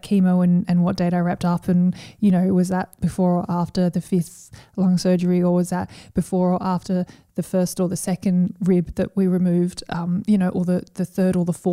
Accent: Australia; which I think and I assumed was something that I would have as an Australian in our system.

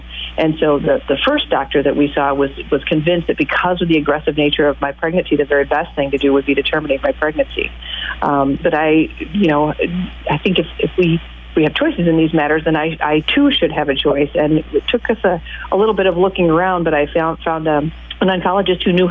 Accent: Chicago, Illinois, United States; now in Atlanta, United States; I am not. I am from Chicago.

